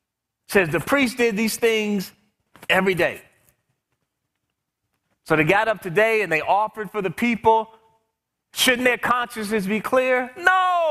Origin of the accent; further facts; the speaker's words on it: Washington, District of Columbia, United States; also born or lived in Prince George's County, Maryland; And I grew up in Prince George's County. I grew up in Southeast Washington, D.C. I grew up around the government.